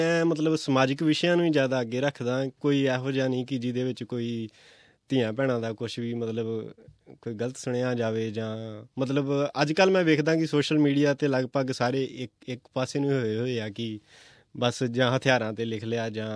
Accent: Punjab, India; ਪੰਜਾਬ 'ਚੋਂ ਵੀਰ ਜੀ ਮੈਂ ਅੰਮ੍ਰਿਤਸਰ ਜ਼ਿਲ੍ਹੇ ਤੋਂ ਬਿਲੋਂਗ ਕਰਦਾ, ਦਮਦਮੀ ਟਕਸਾਲ ਮਹਿਤਾ ਚੌਂਕ, ਉਹਦੇ ਬਸ ਕੋਲ ਹੀ ਪਿੰਡ ਆ ਸਾਡਾ।

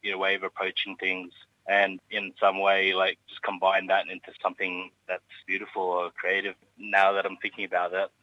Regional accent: Philippines; as a Filipino

